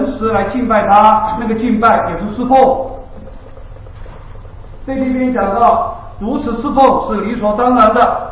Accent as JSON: {"language": "Chinese", "country": "China", "said": "我们中国人有两次这个一年之计在于春的机会啊"}